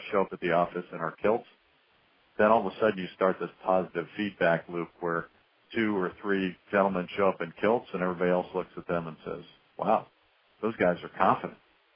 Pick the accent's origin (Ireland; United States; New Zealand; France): Ireland; And frankly, I'm Irish